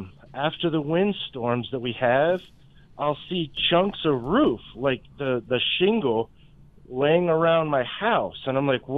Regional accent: College Park, Maryland, United States; When I grew up as a kid, I grew up in College Park, Maryland, and I'll never forget this.

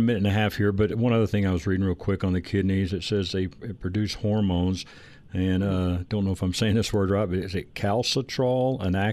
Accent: Garland, Texas, United States; now in Denver, United States; I grew up in the Garland, Dallas area, but now live in Denver.

